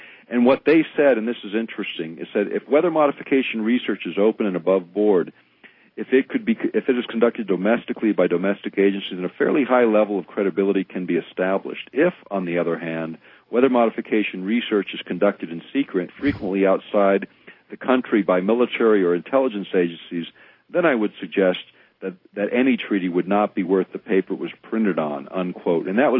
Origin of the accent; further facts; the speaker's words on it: Alaska, United States; You know, when I grew up in Alaska as a young kid, by October, we always had snow on the ground